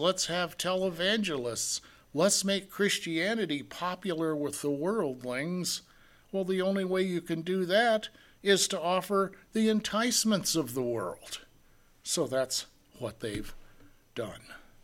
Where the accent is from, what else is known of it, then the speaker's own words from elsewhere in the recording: Iowa, United States; I grew up in Iowa very close to several Amish communities.